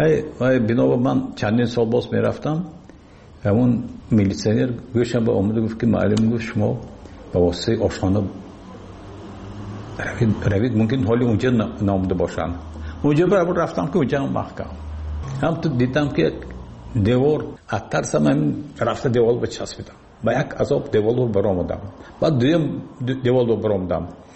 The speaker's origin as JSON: {"language": "Persian", "country": "Tajikistan", "said": "لیکن من تاجیکستانی هستم، من تاجیک هستم"}